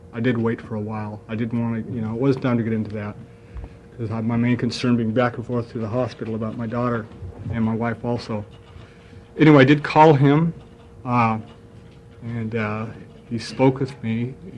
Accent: Bend, Oregon, United States; I'm from Bend, Oregon.

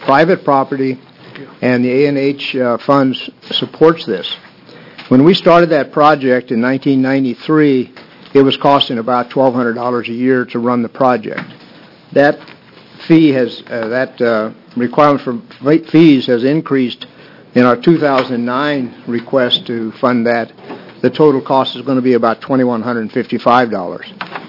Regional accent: Salem, Oregon, United States; Chair Clem, committee … from Salem.

